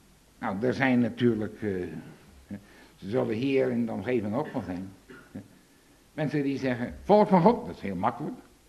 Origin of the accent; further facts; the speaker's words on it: Papendrecht, South Holland, Netherlands; Ik kom zelf ook uit de Allerbeste Waard, Papendrecht. Daar veel veranderd, maar ik herken dat nog wel.